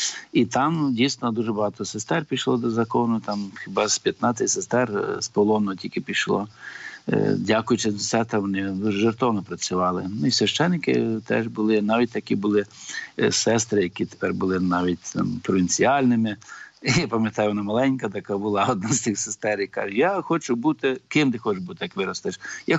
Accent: Kornochivka, Khmelnytskyi Oblast, Ukraine; А я родом з Хмельниччини, біля Кам'янець-Подільського, недалечко, є таке село Корночівка, Дезіньків, Корночівка. А я звідти родом, так, з тої сторони України.

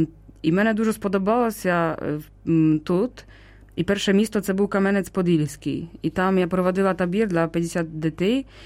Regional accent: Wrocław, Lower Silesian Voivodeship, Poland; Ну, я з дужого міста сама. Я там народилася в Вроцлаві, біля Вроцлавя, але жила ціле життя в місті.

